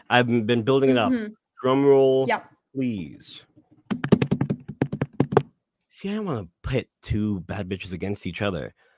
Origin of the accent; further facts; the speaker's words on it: Iowa, United States; And I was like, I like cheese. I'm from Iowa.